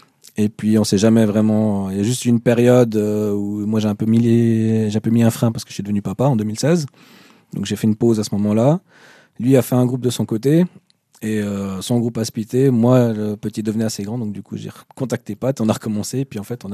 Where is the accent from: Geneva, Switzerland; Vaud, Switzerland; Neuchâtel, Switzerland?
Vaud, Switzerland; Aigle; now in Tavannes, Switzerland; je me suis exilé, parce que à la base je viens de la région d'Aigle, hein, Aigle-Montreux, et je me suis exilé dans le Jura-Bernois du côté de Saint-Imier au tout début, pour finir à Tavannes